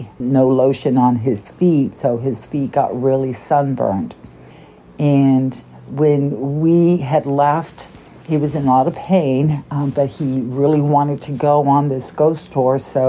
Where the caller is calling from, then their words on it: California, United States; this is my first time calling. I'm calling from California.